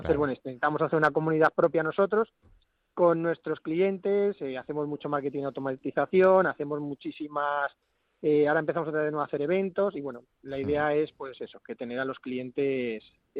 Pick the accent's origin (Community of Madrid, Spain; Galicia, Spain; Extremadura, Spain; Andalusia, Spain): Community of Madrid, Spain; Alcalá de Henares; nosotros somos de Alcalá